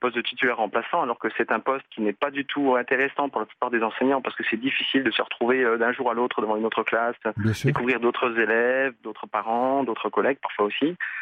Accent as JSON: {"language": "French", "country": "France", "moved": "as an adult", "said": "je suis plus du tout en France. J'ai quitté la France pour aller en détachement dans un pays étranger."}